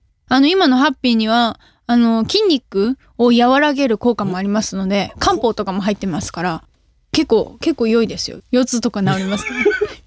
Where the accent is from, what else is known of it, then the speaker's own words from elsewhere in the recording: Kansai, Japan; 関西出身なのでやっぱりユニバはめっちゃ行ってました。